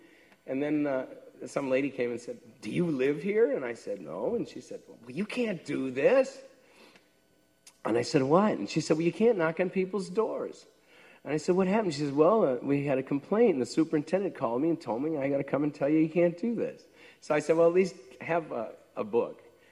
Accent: New York, United States; also born or lived in -; I'm from New York, and I'm an Irish Catholic, I'm not scared of you.

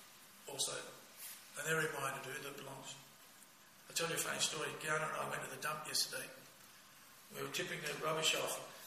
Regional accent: Australia; I said, no, mate, he's a Kiwi and I'm an Aussie.

